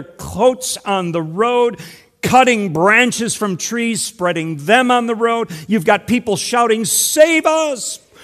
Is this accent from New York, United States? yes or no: no; Illinois, United States; You ran into the Fighting Illini, my home state, thank you.